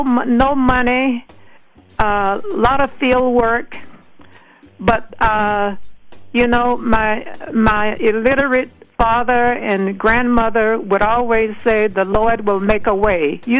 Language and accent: English; Georgia, United States; born or raised there